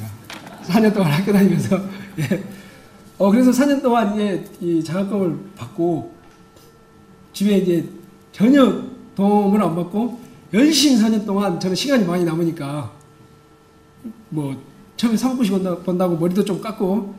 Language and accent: Korean; Sinan, South Jeolla, South Korea; born there; 저는 전라도 저쪽 신안 아주 꼴짝에서 태어났습니다. 섬에서.